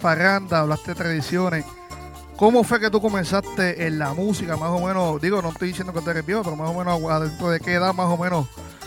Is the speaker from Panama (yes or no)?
no; Humacao, Puerto Rico; yo soy, ¿verdad?, original de natural de Humacao. Yo nací en Humacao, tengo mis estudios, tengo mi casa, todo en Humacao, pero me gusta más San Lorenzo